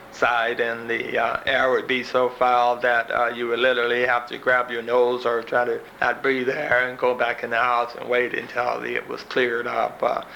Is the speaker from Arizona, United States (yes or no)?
no; North Richmond, California, United States; You know, like anyone born and raised in North Richmond, we know that there was environmental problems there, you know, whole lifetime.